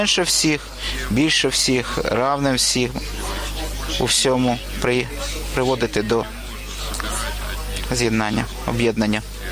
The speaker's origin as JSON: {"language": "Ukrainian", "town": "Novosibirsk", "region": "Novosibirsk Oblast", "country": "Russia", "said": "Я з Новосибірська."}